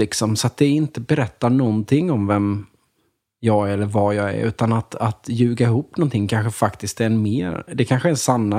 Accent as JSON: {"language": "Swedish", "region": "Småland", "country": "Sweden", "said": "Alltså jag är ju från Småland liksom"}